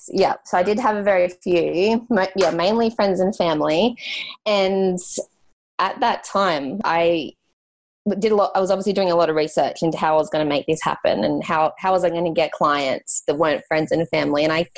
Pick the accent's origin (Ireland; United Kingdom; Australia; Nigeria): Australia; first language English; I'm an Australian and, you know, English is my first language